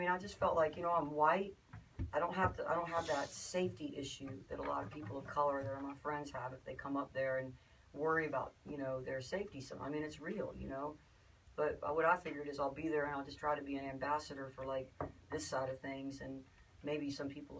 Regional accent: the South, United States; I was born in the South, and I'm from like about five generations

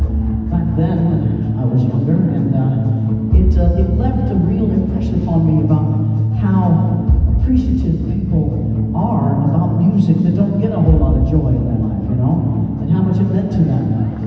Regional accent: Leavenworth, Kansas, United States; I come from Leavenworth, Kansas, and when you hear Leavenworth, sometimes you think of prisons. I grew up with 5 prisons within 20 miles of me. It was part of the life there.

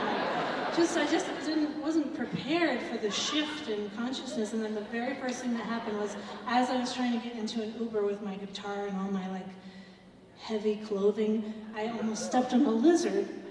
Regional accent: Manhattan, New York, United States; I grew up in Manhattan. I'm a broken person.

